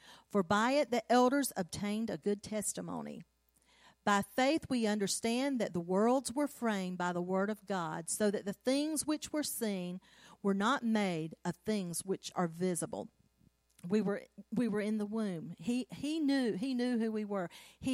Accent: Savannah, Georgia, United States; growing up in Savannah, Georgia, my daddy being called to preach, we began to move around.

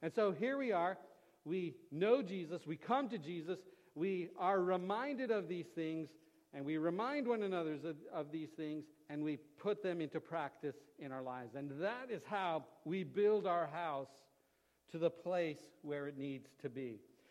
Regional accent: Florida, United States; now in North Carolina, United States; I'm from Florida, so my parents are visiting from Florida, my uncle visiting from Florida there, so they don't have flash floods there. When I moved to North Carolina, that was the first time I heard of a flash flood.

